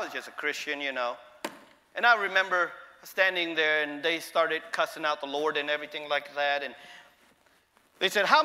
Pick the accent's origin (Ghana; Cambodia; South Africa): Cambodia; moved away; I'm from Cambodia, Cambodian.